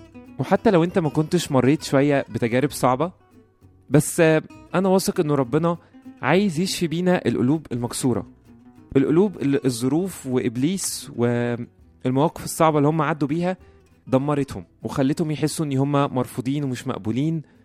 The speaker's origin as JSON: {"language": "Arabic", "country": "Egypt", "said": "يعني زي مثلا عندنا في مصر في حاجات كتيرة قوي"}